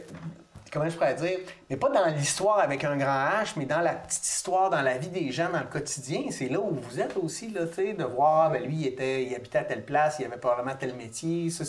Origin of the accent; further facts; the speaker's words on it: Sainte-Marguerite-Marie, Quebec, Canada; now in Saint-Gédéon, Canada; je suis natif de Sainte-Marguerite-Marie, mais aujourd'hui, j'habite à Saint-Gédéon. Parce que ma profession m'amène là.